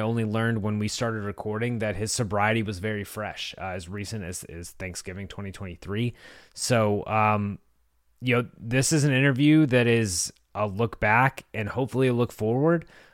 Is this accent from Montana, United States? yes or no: no; Texas, United States; I grew up in Texas where even in the 2000s, like travel ball was very prevalent.